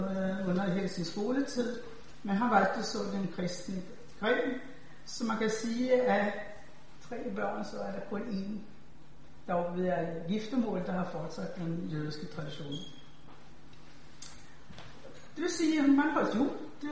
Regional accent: Sweden; på trods af at jeg er opvokset i Sverige

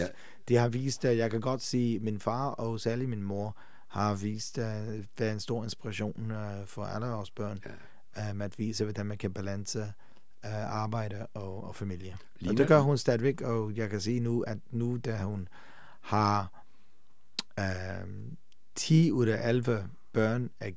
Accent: England, United Kingdom; born there; Danish is a second language; Nej, jeg er født i England.

